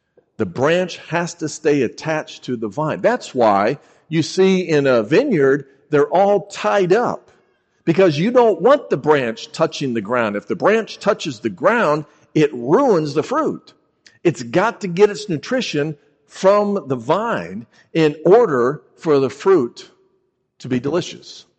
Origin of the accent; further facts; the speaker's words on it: Chicago, Illinois, United States; I grew up in Chicago. I don't have a lot of big gardens up there.